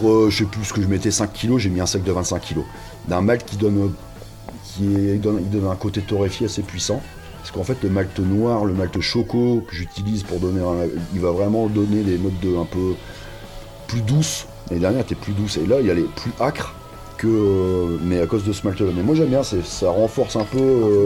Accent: Hauts-de-France, France; Bah ouais, hein, moi je suis du Douaisis.

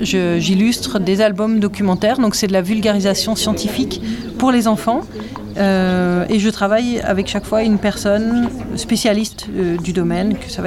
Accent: Die, Auvergne-Rhône-Alpes, France; je viens de la Drôme, dans une petite ville qui s'appelle Die, qui est un peu dans le même genre d'environnement très sauvage comme ici, mais plutôt façon Vercors et vignes et clairettes.

